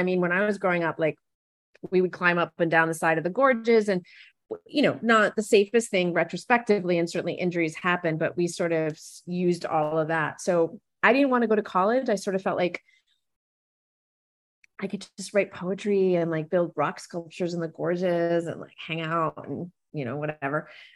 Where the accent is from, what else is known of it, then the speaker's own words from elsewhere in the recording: Ithaca, New York, United States; I grew up in Ithaca, New York, upstate New York. I'm one of four kids, and my father emigrated from Ireland in his early 30s.